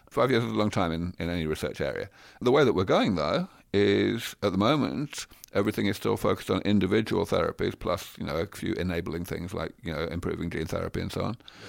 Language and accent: English; London, United Kingdom; moved away as an adult; also born or lived in Cambridge; now in United States; I grew up in London. I spent maybe 25 or more years of my life in Cambridge in England, and now I live here in Silicon Valley.